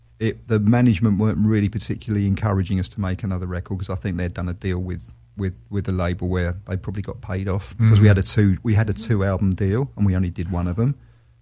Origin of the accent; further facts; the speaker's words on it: London, United Kingdom; I do love London. I'm a Londoner, always will be.